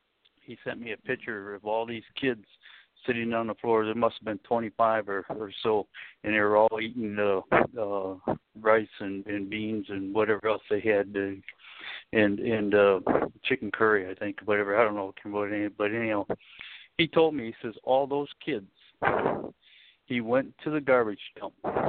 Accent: Pontiac, Michigan, United States; I was born and raised there in Pontiac.

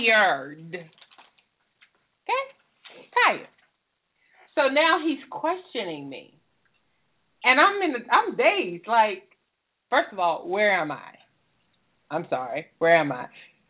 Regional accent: the South, United States; Listen, I'm from the South. I do yes, sir, no, sir, yes, ma'am, no, ma'am.

